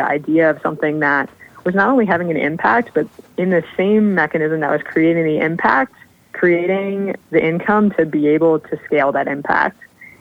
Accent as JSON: {"language": "English", "town": "Rochester", "region": "Minnesota", "country": "United States", "tie": "born or raised there", "said": "I grew up in Rochester, Minnesota. So that's the hometown of the Mayo Clinic, which means that like 35% of my hometown is like, you know, a doctor or a nurse or otherwise employed at the Mayo Clinic."}